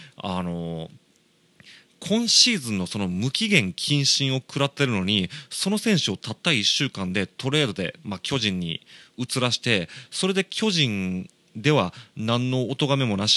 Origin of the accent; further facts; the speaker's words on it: Shiga, Japan; also born or lived in Osaka; now in Kobe, Japan; 大阪生まれ滋賀育ち神戸在住のミュージシャンでございまして、僕は子供時代をあの滋賀県で過ごしてるんで、